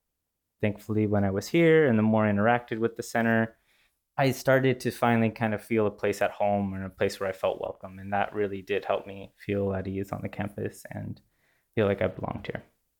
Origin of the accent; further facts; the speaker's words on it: Ukiah, California, United States; I'm from Ukiah, which is 2 hours north of San Francisco. For me, coming from Ukiah, Davis felt very big. I am mixed of Latino and Native descent.